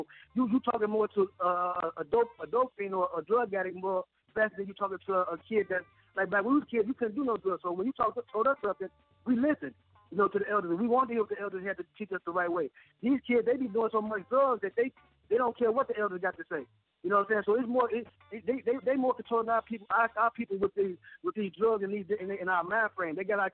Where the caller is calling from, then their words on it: California, United States; Listen, I'm calling from California, man.